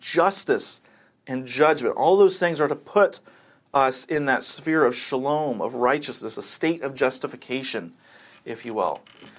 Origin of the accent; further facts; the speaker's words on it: United States; I'm speaking as an American.